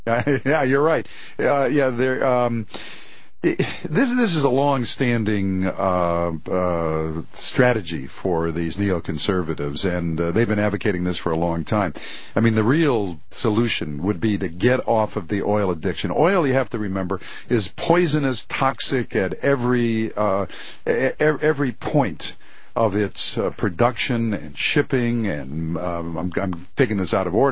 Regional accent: Michigan, United States; Mike, where are you in my home state?

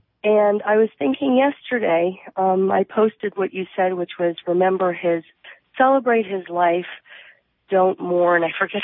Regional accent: Washington, District of Columbia, United States; and I was raised in Southeast, and I know you live in D.C. right now, so you know Southeast.

